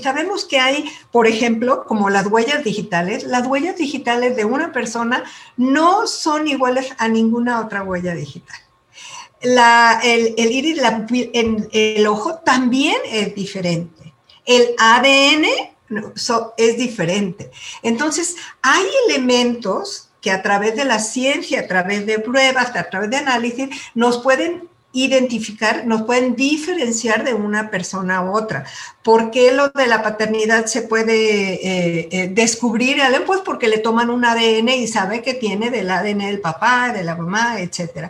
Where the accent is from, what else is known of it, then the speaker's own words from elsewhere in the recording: Ciudad Obregón, Sonora, Mexico; born there; yo soy del norte de México, yo soy sonorense porque nací en Ciudad Obregón, Sonora, ¿no? Y soy una mujer, soy mexicana, soy sonorense